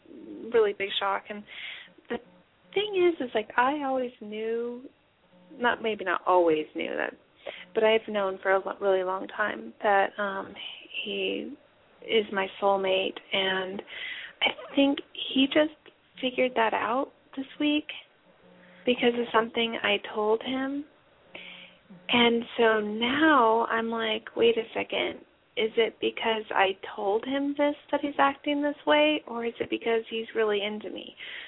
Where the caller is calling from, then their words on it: Colorado, United States; Colorado.